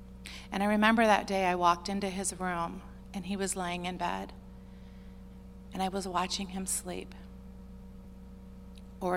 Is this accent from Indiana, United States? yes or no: yes; South Bend, Indiana, United States; we're from South Bend, Indiana, and we usually did not see the sunshine for a good 3 months.